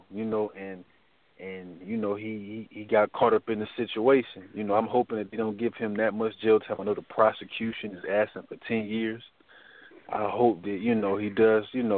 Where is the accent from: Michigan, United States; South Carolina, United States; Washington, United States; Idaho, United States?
Michigan, United States; Detroit; also born or lived in Newport News, Virginia; I'm from Detroit, Michigan, by way of Newport News, Virginia.